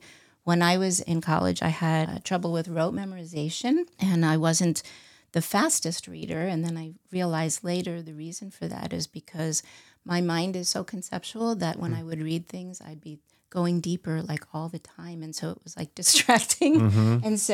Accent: New York, United States; So I studied clinical psychology and philosophy in undergrad in New York. I'm from New York.

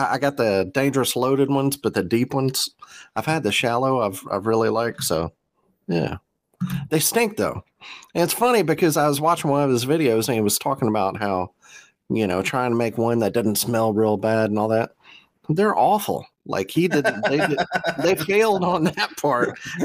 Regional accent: Mississippi, United States; also born or lived in Louisiana; I grew up in South Mississippi and Louisiana, so it's Millard down there probably.

